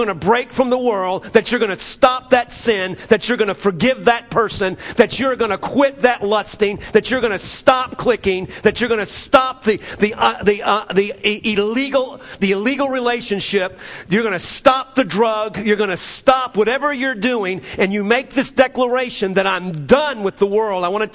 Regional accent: the South, United States; I'm from the South, man, okay?

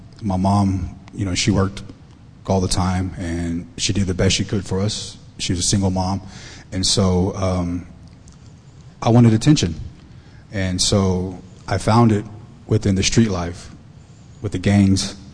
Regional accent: Fort Worth, Texas, United States; I was born and raised in South Fort Worth

